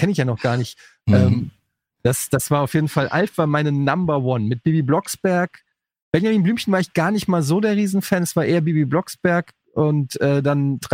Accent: Frankfurt, Hesse, Germany; ich komme ja aus Frankfurt

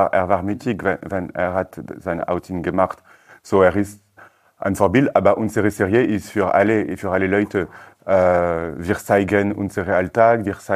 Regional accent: southern France, France; Und ich komme aus Südfrankreich, so das ist meine Heimat.

